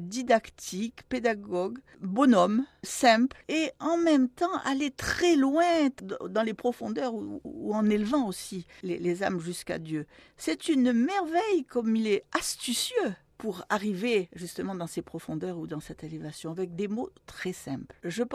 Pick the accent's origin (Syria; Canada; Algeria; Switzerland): Algeria; now in Toulouse, France; moi, je suis rapatriée d'Algérie